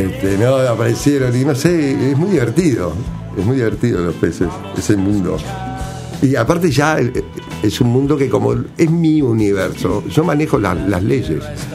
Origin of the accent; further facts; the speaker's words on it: Montevideo, Uruguay; De la Ciudad Vieja hasta Palermo, en medio de toda mi zona, ¿no? Soy más de Palermo, pero vivo ahora por acá.